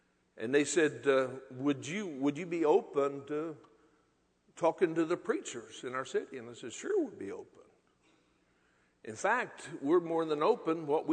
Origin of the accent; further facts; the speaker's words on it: United States; because I'm an American. I don't have a Canadian citizenship. I'm an American